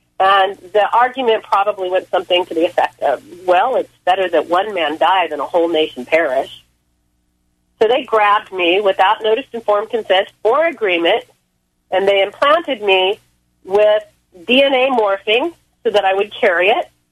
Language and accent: English; California, United States; I'm from Southern California. I was in the LA area, which is where this happened.